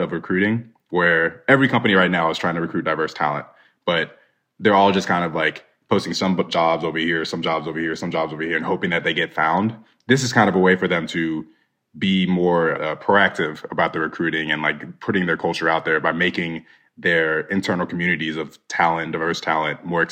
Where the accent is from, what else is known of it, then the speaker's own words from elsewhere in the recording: Nigeria; So again, we're Nigerian. My sister and I are Nigerian. we're of the Igbo tribe.